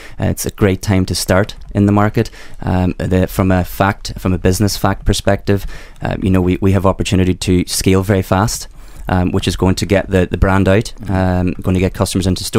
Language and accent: English; Ireland; You know, foremost being Irish, it's great for me to be able to bring, you know, the jobs back home, the investment.